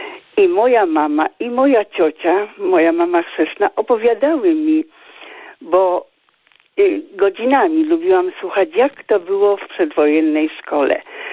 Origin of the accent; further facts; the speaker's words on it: Łódź Voivodeship, Poland; W poniedziałek byłam na cmentarzu w swoim rodzinnym miasteczku pod Łodzią, tam gdzie się urodziłam i wychowałam.